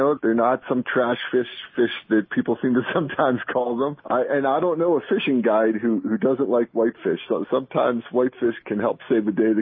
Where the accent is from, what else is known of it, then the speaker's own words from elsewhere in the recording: Pennsylvania, United States; So I grew up in Pennsylvania.